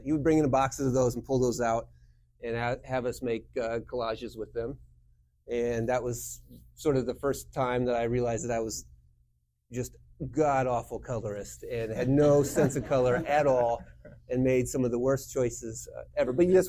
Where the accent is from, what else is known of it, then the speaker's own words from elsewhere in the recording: Galesburg, Illinois, United States; moved away as an adult; also born or lived in New York City; But I didn't leave Galesburg, born and raised in Galesburg, didn't leave there until I was 21. And then I moved to New York City, like straight out of Galesburg